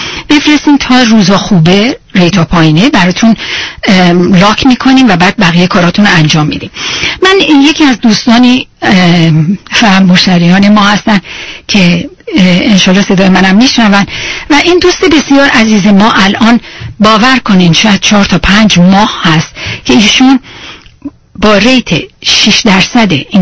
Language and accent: Persian; Iran; من تنها ایرانی هستم که اونجا کار میکنم